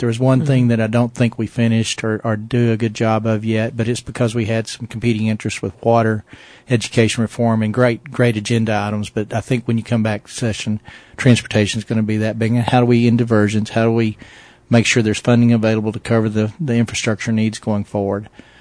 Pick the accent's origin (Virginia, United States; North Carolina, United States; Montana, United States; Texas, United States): Texas, United States; Sweetwater; You know, I grew up in Sweetwater, Texas. I had four other brothers and sisters in the household